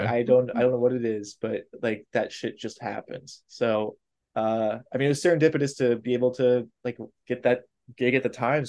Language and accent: English; Florida, United States; Growing up in Florida, I fucking hate tourists.